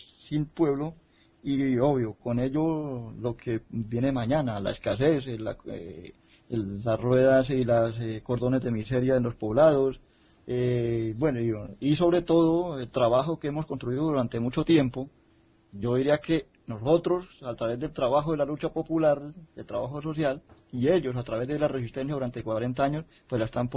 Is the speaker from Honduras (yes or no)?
no; Colombia; por reclamar los justos derechos que tenemos como humanos y como colombianos a través de la Carta Magna.